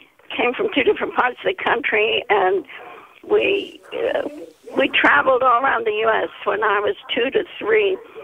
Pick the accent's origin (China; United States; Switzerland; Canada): China; moved away; I grew up in China, and when we came back after the war, we made this long trip in 1946 from Arizona to Alberta